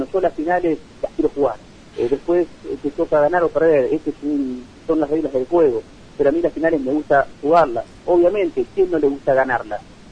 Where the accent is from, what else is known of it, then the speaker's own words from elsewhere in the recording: Argentina; eso también me parece que refleja lo que somos los argentinos